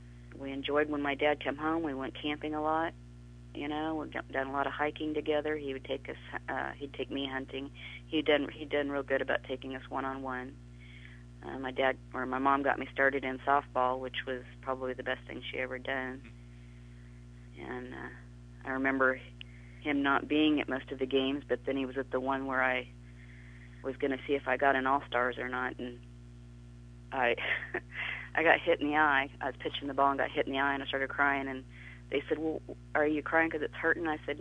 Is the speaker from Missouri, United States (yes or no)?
no; Key West, Florida, United States; born there; I was born in Key West, Florida on October 2nd of 1958.